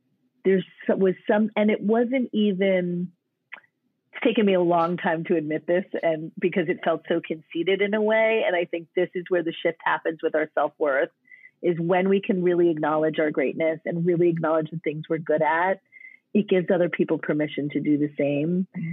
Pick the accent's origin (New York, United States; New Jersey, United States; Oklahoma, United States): New Jersey, United States; happened to be in New Jersey, which is my home state.